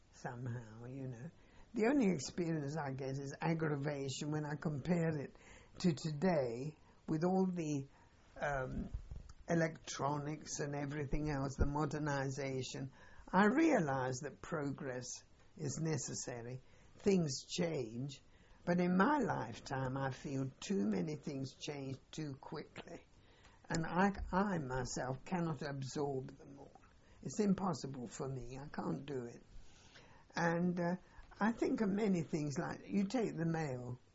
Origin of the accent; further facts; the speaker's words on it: Italy; and she liked a lot of tea, being English, and we liked coffee, being Italian.